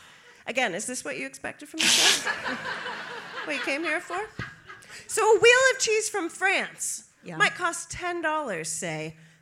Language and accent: English; United States; No, because I'm American. I'm getting all that cheap cheese and it's fine.